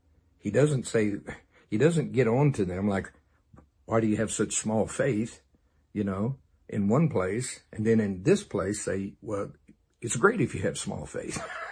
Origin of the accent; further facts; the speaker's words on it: Shawnee, Oklahoma, United States; Of course, remember I grew up around Shawnee, Oklahoma. Many of my uncles and aunts and family are, both sides, Seminole also.